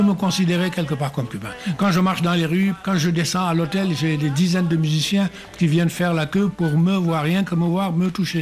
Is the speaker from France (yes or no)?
no; Senegal; je suis sénégalais, français. Mais d'âme, d'esprit, culturellement, je sais que je suis assez cubain.